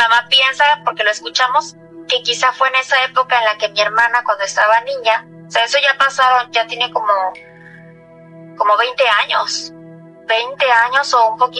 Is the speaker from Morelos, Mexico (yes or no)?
no; Veracruz, Mexico; Yo recuerdo que cuando era niña en Veracruz, mi hermana había nacido enferma.